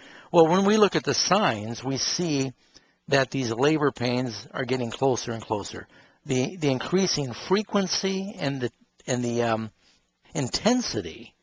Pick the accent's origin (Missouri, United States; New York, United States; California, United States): New York, United States; Manhattan; I grew up in Manhattan, you know.